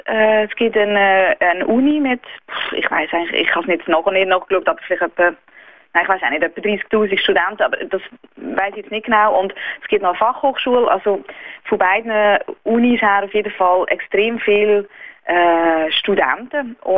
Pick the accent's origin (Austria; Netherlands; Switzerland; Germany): Switzerland; Lucerne; ich bin in Luzern aufgewachsen, am Fuß von der Alpen